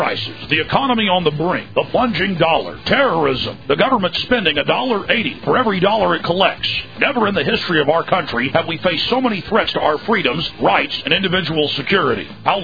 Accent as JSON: {"language": "English", "town": "Dallas", "region": "Texas", "country": "United States", "tie": "born or raised there", "said": "So is my hometown Dallas Big D, are they on the radio saying torture's great there?"}